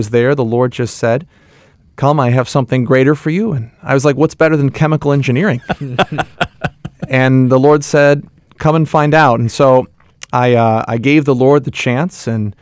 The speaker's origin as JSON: {"language": "English", "town": "Joliet", "region": "Illinois", "country": "United States", "said": "I'm from the Diocese of Joliet in Illinois."}